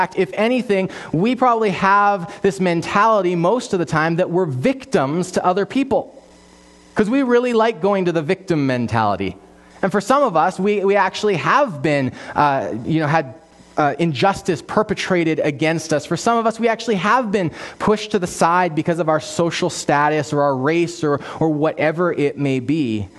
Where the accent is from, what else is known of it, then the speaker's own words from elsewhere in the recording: Abbotsford, British Columbia, Canada; we're originally from the city. We're from Abbotsford, British Columbia.